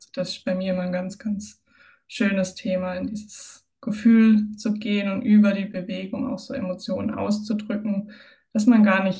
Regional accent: Baden-Württemberg, Germany; now in Landshut, Germany; Ich bin 29 Jahre jung, gebürtig aus Baden-Württemberg, wohne aber inzwischen seit ja, circa 10 Jahren bei Landshut hier in Niederbayern.

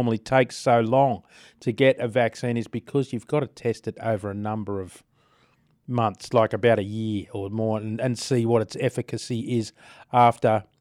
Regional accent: Australia; Not that we would be expecting any from China at the moment, I don't think, as an Australian.

